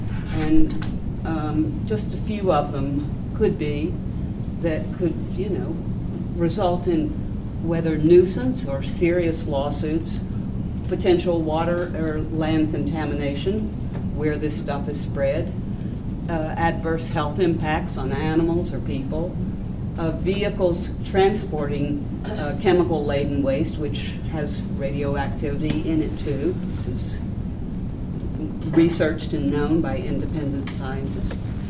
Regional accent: New York, United States; I'm from Ulster County.

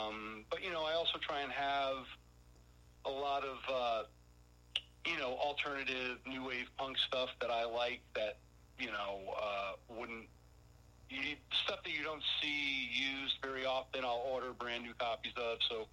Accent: New Haven, Connecticut, United States; My mom's bringing a contingent up from New Haven, Connecticut, my hometown, so that'll be nice.

